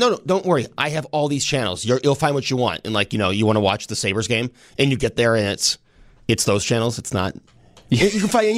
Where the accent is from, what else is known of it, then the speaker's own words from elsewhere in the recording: Syracuse, New York, United States; born there; Well, I was born in Syracuse, so there.